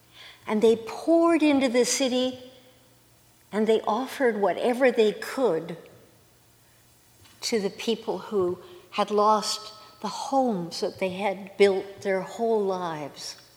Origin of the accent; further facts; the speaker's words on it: British Columbia, Canada; also born or lived in Prince Rupert; I grew up in Vancouver Island